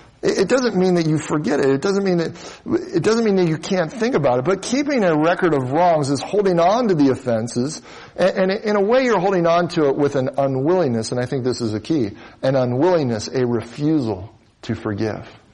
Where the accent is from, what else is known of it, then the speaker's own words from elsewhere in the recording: Midwest, United States; You know, I use the illustration because I'm from the Midwest where we had farms